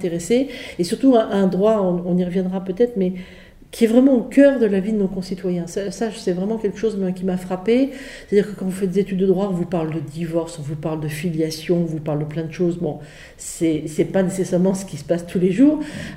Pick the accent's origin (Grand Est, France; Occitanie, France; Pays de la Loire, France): Grand Est, France; Longwy; also born or lived in Metz; je suis originaire du Pays Haut, toute ma famille est originaire alors, du Pays Haut du côté de ma mère et de la région Messine du côté de mon père, donc c'est là que j'ai passé mon enfance, à Longwy, j'ai fréquenté les écoles publiques